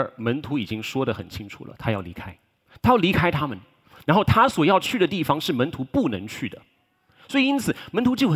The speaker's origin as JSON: {"language": "Chinese", "country": "Taiwan", "said": "当然我不是外国人，我是台湾人，这个虽然你们可能看不出来"}